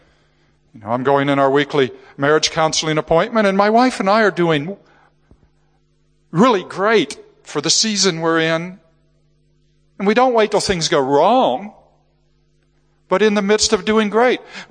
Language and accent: English; Scotland, United Kingdom; It doesn't make any difference if I'm a Scot or a Brit.